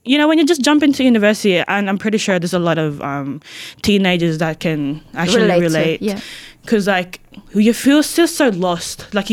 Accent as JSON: {"language": "English", "town": "Tondo", "region": "Metro Manila", "country": "Philippines", "said": "because like back in the Philippines, like we're from Tondo"}